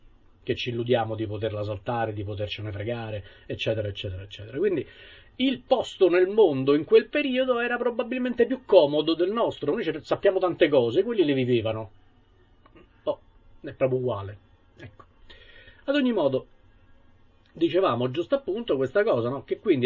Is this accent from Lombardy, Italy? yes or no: no; Rome, Lazio, Italy; io sono romano di Roma, sto qui, conosco pochissimo di quelli che mi circondano, no? Da perfetto abitante della metropoli